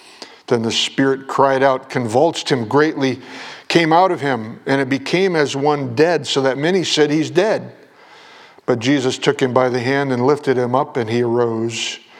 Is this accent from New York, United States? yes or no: no; Vermont, United States; also born or lived in Adirondacks, United States; I grew up in the Green Mountains of Vermont and loved the mountains and loved to see. I could look out my bedroom window and see the mountains.